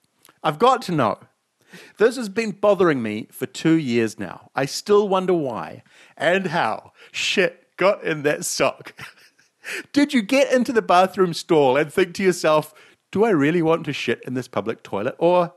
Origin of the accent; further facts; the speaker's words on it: New Zealand; born there; accent: New Zealand; I don't have an accent because I was born in New Zealand, and so was my father, grandfather, and great grandfather.